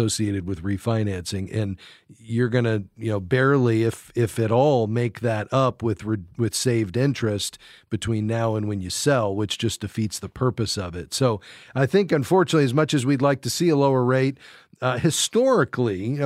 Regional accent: Fort Lauderdale, Florida, United States; Okay, I know exactly where that is because I'm from Fort Lauderdale. So Pembroke Pines was just down the street.

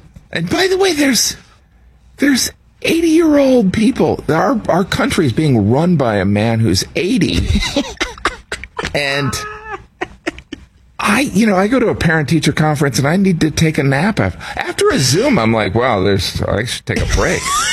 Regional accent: Chicago, Illinois, United States; I grew up in Chicago listening to, Cubs games and White Sox games.

